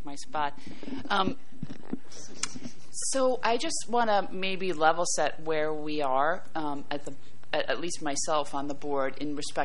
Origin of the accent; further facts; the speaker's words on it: United States; I come from America